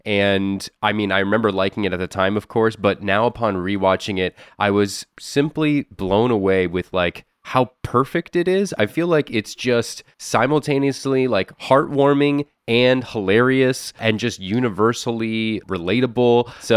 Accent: Florida, United States; Yeah, I feel slightly bad for you. I'm from Florida.

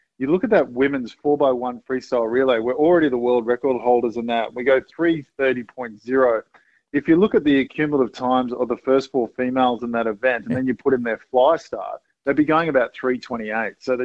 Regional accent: Gold Coast, Queensland, Australia; It's funny enough, I grew up with Cody on the Gold Coast. He was actually my next-door neighbour.

